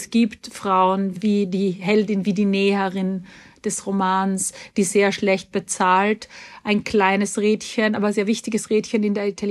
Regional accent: Salzkammergut, Austria; Ich bin im Salzkammergut aufgewachsen in Österreich und das ist auch eine Gegend, wo ich manchmal bei Interviews früher gesagt habe, ich komme dort her, wo andere Urlaub machen.

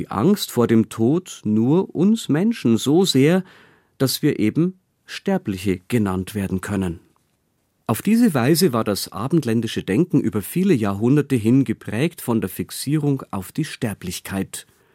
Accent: Regensburg, Bavaria, Germany; born there; Mir als gebürtigem Regensburger fallen dazu immer Geschichten um den Bau der steinernen Brücke ein.

